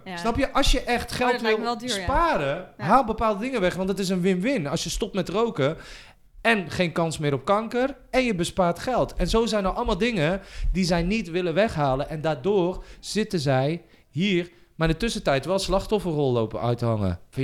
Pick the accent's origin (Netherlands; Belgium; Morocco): Morocco; Je weet toch wel dat ik Marokkaans ben?